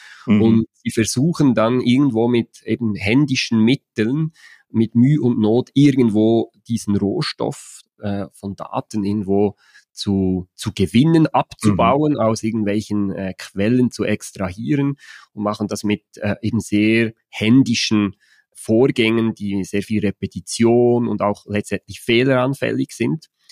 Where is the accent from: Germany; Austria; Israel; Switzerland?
Switzerland; Ihr hört's, ich komme aus der Schweiz.